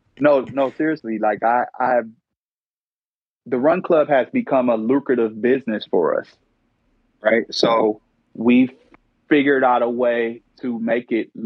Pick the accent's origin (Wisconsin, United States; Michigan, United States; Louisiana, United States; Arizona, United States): Michigan, United States; Detroit; Growing up in Detroit is a rough city to grow up in.